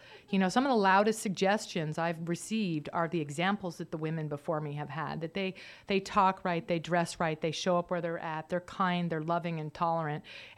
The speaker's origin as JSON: {"language": "English", "region": "Arizona", "country": "United States", "tie": "born or raised there", "also_born_or_lived": "Montana", "said": "I grew up in Arizona. There's not a whole lot to do there, so I ran, and I would do things. And we moved to Montana for a stint"}